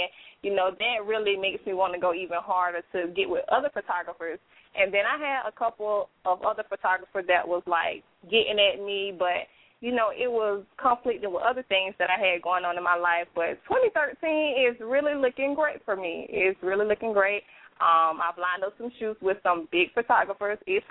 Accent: South Bay, Florida, United States; Well, I am from South Bay, Florida.

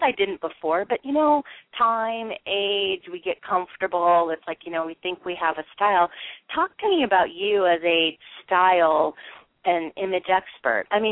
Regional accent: Midwest, United States; I'm from the Midwest, so I can say that.

